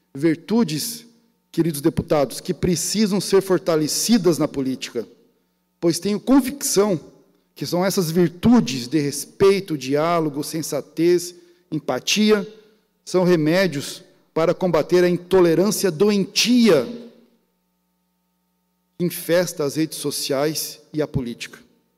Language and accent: Portuguese; Santa Catarina, Brazil; born there; honrar a cidade e a região onde nasci, e esse estado maravilhoso que é Santa Catarina, gerador de oportunidades.